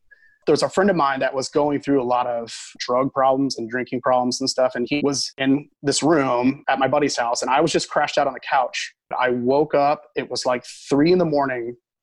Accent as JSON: {"language": "English", "town": "Kailua", "region": "Hawaii", "country": "United States", "tie": "born or raised there", "also_born_or_lived": "Seattle / New York / Chicago / Utah", "lives_now": "Naples, United States", "said": "I've been in Florida for the better part of 20 years now, but I was born and raised in Hawaii."}